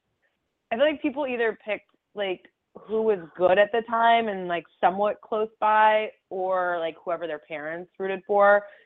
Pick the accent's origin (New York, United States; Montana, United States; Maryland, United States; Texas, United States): Montana, United States; Great Falls; my first job out of college was actually in my hometown in Great Falls, Montana.